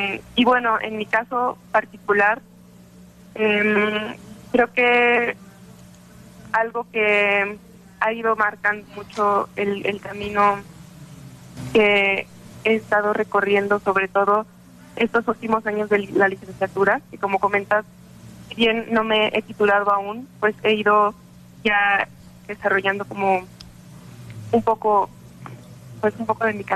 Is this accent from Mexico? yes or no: yes; Mexico; Soy pianista mexicana.